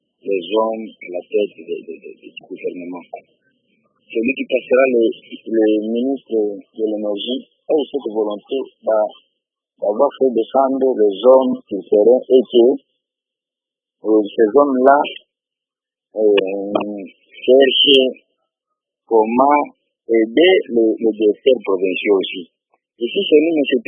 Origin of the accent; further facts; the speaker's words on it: Kindu, Maniema, DR Congo; ici chez nous à Kindu, ce qui fera que toute la ville change en électricité